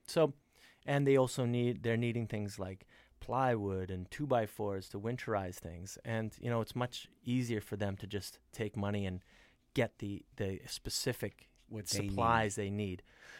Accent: Canada; We're from Canada, and we don't want to like mess up our ability to come back into the States

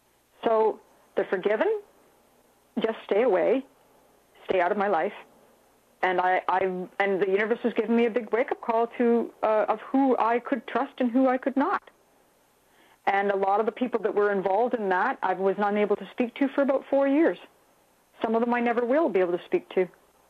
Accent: Canada; People are absolutely shocked in Canada, in my home country.

